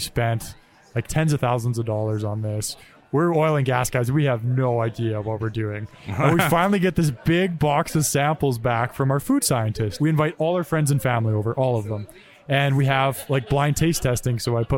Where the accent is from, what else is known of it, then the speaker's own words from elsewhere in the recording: Calgary, Alberta, Canada; We are a very, very rare breed. We are born and raised Calgarians.